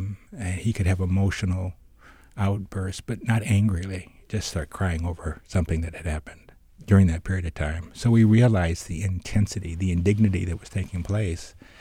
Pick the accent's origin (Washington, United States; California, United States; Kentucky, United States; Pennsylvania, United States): Washington, United States; Spokane; I grew up in Spokane. It happened to people.